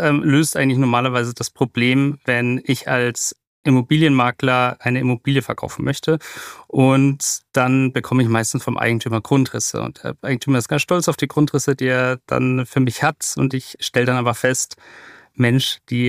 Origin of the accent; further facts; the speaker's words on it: Munich, Bavaria, Germany; Ich bin im Westen aufgewachsen ursprünglich und dann haben wir uns gesagt, ach Mensch, komm, wollen wir doch mal die Stadt neu erleben von einer neuen Seite. Und dann haben wir es genauso wahrgemacht und jetzt leben wir ganz im Osten von München.